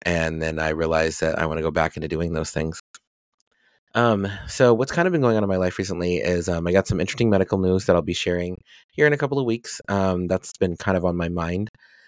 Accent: Colorado, United States; But I'm from Colorado. I have a four-wheel drive car and I have all season tires.

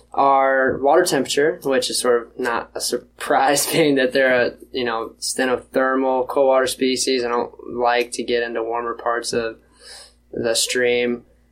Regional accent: South Carolina, United States; moved away as an adult; I grew up in South Carolina, lived there for, you know, my first 22 years, and I had never lived anywhere else for any extended period of time

